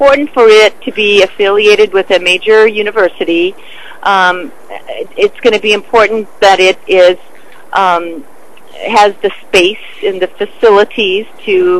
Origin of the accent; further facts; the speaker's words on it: Fresno, California, United States; But my point is, I'm coming from Fresno, I'm coming from the area, from the Central Valley.